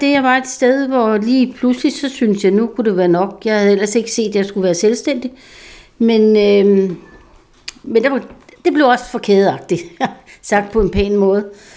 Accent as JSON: {"language": "Danish", "town": "Næstved", "region": "Zealand", "country": "Denmark", "tie": "born or raised there", "said": "Ja, jeg er Næstved-pige, og jeg har altid boet i Næstved."}